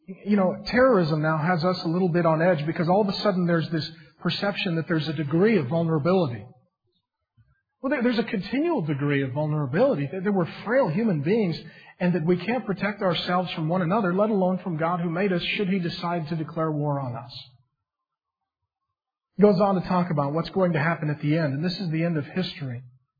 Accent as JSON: {"language": "English", "town": "SeaTac", "region": "Washington", "country": "United States", "tie": "born or raised there", "said": "Now, I grew up down in SeaTac behind a strip club. In my neighborhood, you had to be fairly tough just to survive."}